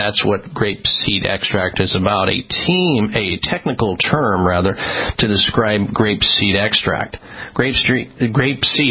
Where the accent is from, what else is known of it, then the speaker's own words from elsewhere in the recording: Midwest, United States; I grew up in the Midwest. I used to race a car at Cordova Drag Strip, believe it or not.